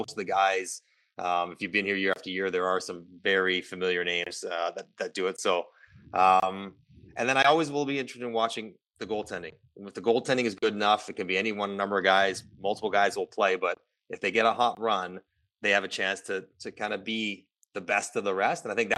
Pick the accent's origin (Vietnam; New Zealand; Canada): Canada; Toronto, Ontario; I grew up in Toronto, played 12 years in the NHL.